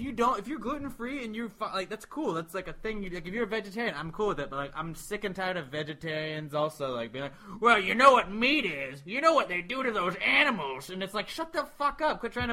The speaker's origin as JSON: {"language": "English", "country": "United States", "said": "Look, I'm American, and I'm focusing on playing real sports"}